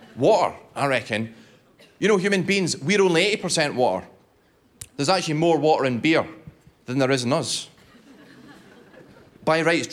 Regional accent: Scotland, United Kingdom; I'm Scottish, so I'm the token Scot on the bill this afternoon. I'm Scottish, but I don't drink alcohol, actually.

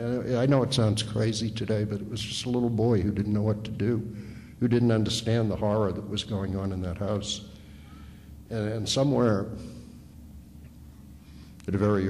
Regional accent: Boston, Massachusetts, United States; I grew up in South Boston. It's a tough, blue-collar, heavy-drinking Irish Catholic community.

